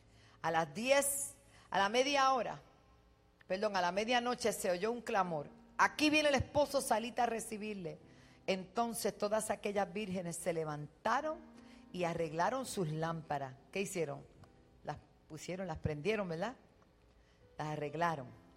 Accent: Puerto Rico; la condición de nuestro país. Los problemas que tenga el gobierno, eso no es ajeno, nosotros somos parte de un Puerto Rico

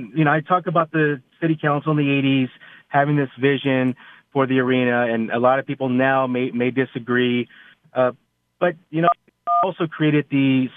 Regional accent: Phoenix, Arizona, United States; being the mayor of my hometown, our city of Phoenix

